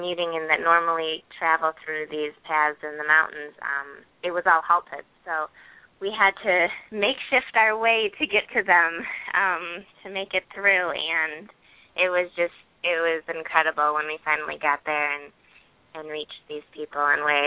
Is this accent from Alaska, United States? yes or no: no; Michigan, United States; And I'm from Michigan, so we were trying to describe, you know, the lakes and everything to them.